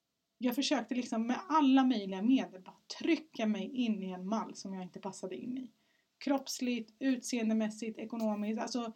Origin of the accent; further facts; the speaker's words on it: Stockholm, Stockholm County, Sweden; now in Flemingsberg, Sweden; Jag föddes 1992 på Södersjukhuset på Södermalm. Och jag har, ja men born and raised på Söder. Jag flyttade därifrån när jag var 19 för att plugga. Och så flyttade jag till Flemingsberg och där har jag bott. Since forever, jag älskar Flämpan.